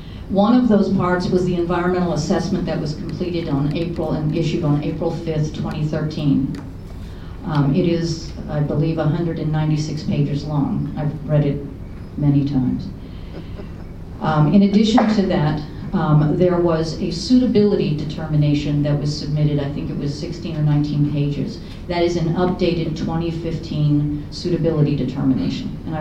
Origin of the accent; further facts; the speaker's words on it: Maine, United States; So although I may not look it, I am Native American from this state.